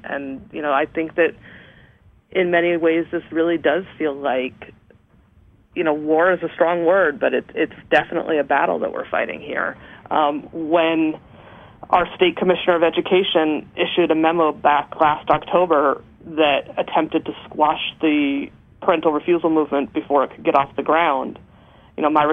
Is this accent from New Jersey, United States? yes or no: yes; New Jersey, United States; the superintendent of the school district where I grew up in New Jersey wrote an op-ed piece